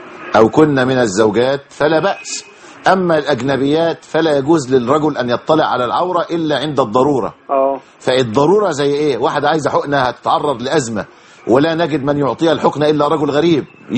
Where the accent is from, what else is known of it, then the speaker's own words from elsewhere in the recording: Egypt; إحنا عندنا في مصر نقول هذا مفبرك، موضوع مفبرك يعني موضوع مختلق، موضوع لا أصل له